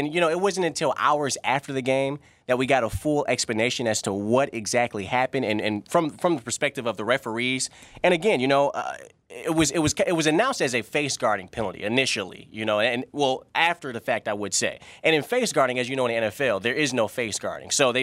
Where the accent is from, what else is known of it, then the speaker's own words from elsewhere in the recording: Detroit, Michigan, United States; But you know, Detroit is my hometown, Mark, so I kind of watched the game just sitting there